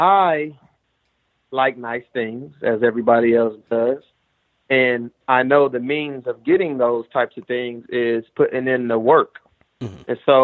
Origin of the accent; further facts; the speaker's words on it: Los Angeles, California, United States; I got one kid right now, and I'm from Los Angeles, California.